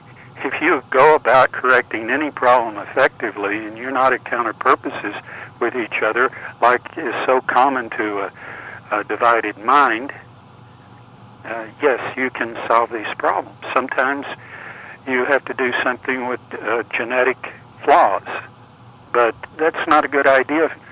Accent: Las Vegas, New Mexico, United States; born there; also born or lived in Texas; My mother had left my father and come to live with her father. And she had a job in Las Vegas, New Mexico, where I was born. Something happened, and she came to Texas with me, her brother, and her cousin.

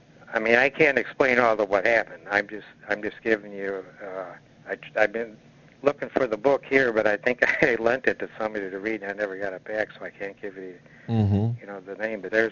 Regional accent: Illinois, United States; from Illinois.

